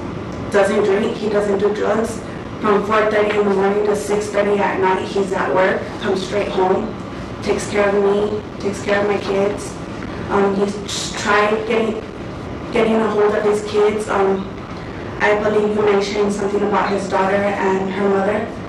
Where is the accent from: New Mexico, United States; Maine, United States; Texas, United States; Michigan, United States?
New Mexico, United States; Las Cruces; So I sent him money to go down to New Mexico because I'm from Las Cruces, New Mexico.